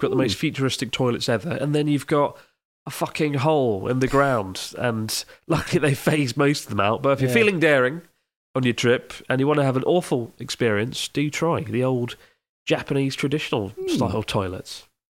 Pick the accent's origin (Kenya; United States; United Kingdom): United Kingdom; London; Also, as a Londoner, I was sometimes annoyed with how slowly people walked at busy train stations.